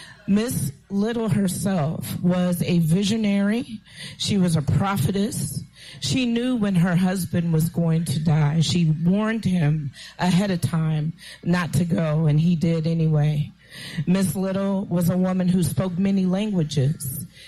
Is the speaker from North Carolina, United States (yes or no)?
no; Omaha, Nebraska, United States; I'm from Omaha, Nebraska, which is actually the birthplace of Malcolm X.